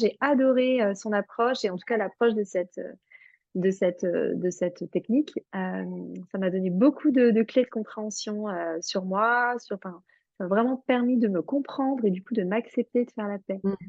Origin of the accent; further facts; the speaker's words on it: Provence-Alpes-Côte d'Azur, France; now in Portugal; j'ai 39 ans, je vis au Portugal, je suis française, toutes mes lignées paternelles viennent de Franche-Comté, mais j'ai grandi sur la Côte d'Azur, dans le Var.